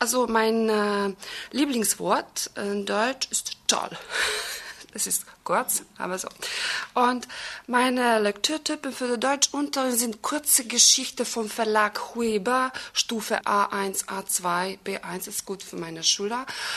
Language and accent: German; Belgrade, Serbia; German is a second language; Ich komme aus Serbien, aus Belgrad. Mein Geburtsdatum ist 22. Mai 1977.